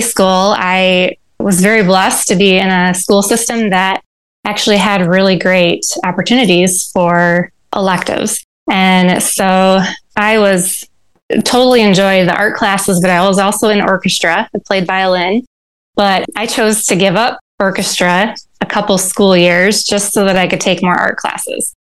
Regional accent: Grand Rapids, Michigan, United States; I grew up in Grand Rapids, Michigan. And if you're familiar with Grand Rapids, it's like, I think they call it the furniture city.

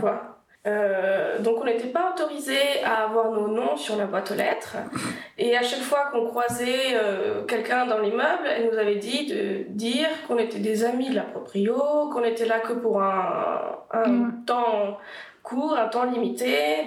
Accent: Toulouse, Occitanie, France; also born or lived in Brittany; now in Berlin, Germany; Je viens donc de Toulouse et de Bretagne.

